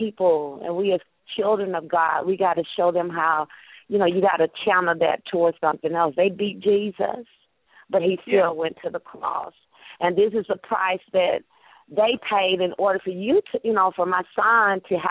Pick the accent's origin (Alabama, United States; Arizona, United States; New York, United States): Alabama, United States; I'm from Alabama.